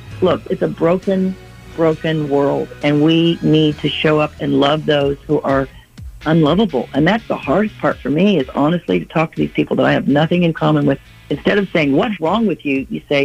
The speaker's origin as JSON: {"language": "English", "country": "United States", "said": "as a businesswoman, as a mother, as an American, not only do we live in the greatest country in the world"}